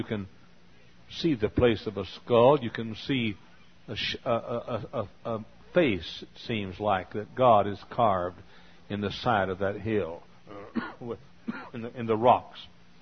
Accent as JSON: {"language": "English", "town": "Dallas", "region": "Texas", "country": "United States", "tie": "born or raised there", "said": "I grew up in the Hillcrest Baptist Church in Dallas, Texas."}